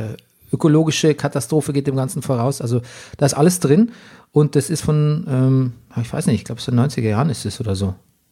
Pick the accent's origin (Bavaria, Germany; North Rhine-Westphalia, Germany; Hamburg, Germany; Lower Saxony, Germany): Bavaria, Germany; Ja, so klassifiziert man bei uns in Bayern.